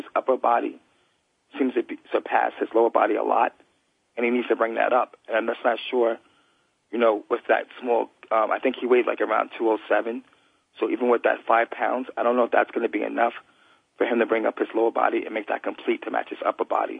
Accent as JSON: {"language": "English", "region": "New York", "country": "United States", "tie": "born or raised there", "said": "And definitely New York would be one of them because it's my hometown. And I love giving back to New York because a lot of my fans there, you know, can't make it over to the Olympia."}